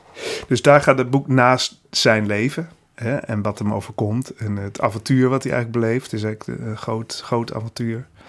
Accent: Netherlands; Zeg maar hoe wij als Nederlanders of gewoon als mensen denken dat we dat kunnen beheersen.

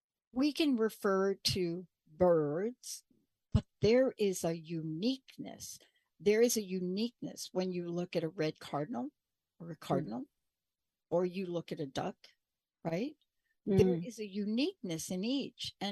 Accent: New York, United States; I mean, I grew up in New York, and I got to tell you, you know, it's fascinating because anybody that knows anything about New York will understand that you pretty much will be visited, especially like in Manhattan

